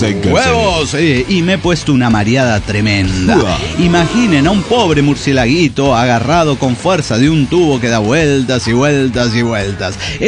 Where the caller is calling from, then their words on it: Córdoba, Argentina; Hola, ¿cómo están, amigos?